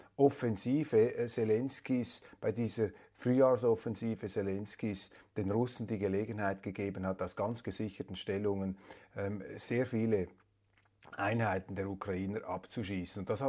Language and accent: German; Switzerland; Interessant und für mich jetzt als Schweizer besonders faszinierend